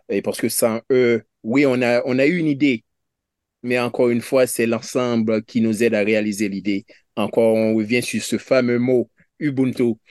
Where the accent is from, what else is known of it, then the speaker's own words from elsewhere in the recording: Haiti; now in Canada; je suis haïtien